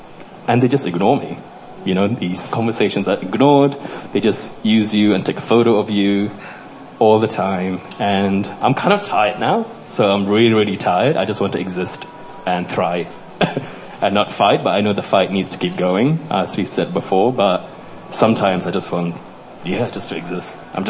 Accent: India; when I grew up in India, there's a lot of colorism that happens

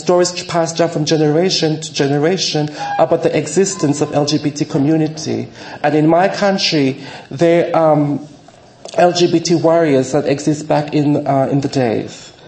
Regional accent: Vanuatu; English is a second language; I am from the Republic of Vanuatu.

